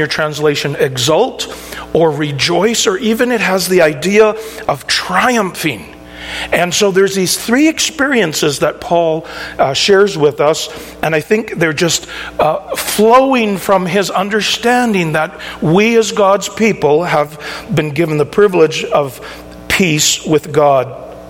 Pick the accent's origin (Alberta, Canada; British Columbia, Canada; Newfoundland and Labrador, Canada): British Columbia, Canada; I grew up on Vancouver Island, and eventually we pastored in a little church in a place called Euclulit.